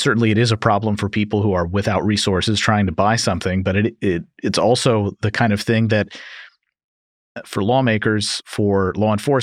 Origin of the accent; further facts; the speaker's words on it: Kentucky, United States; who listen to this podcast regularly, I'm from Kentucky